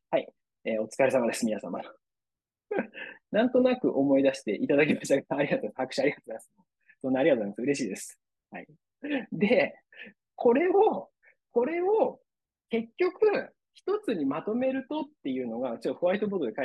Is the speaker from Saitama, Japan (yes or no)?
no; Kanagawa, Japan; 僕神奈川県民なんで